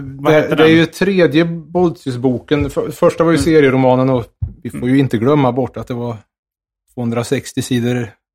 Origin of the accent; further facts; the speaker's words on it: Skåre, Värmland, Sweden; det finns ett museum i Skåre där jag är uppvuxen.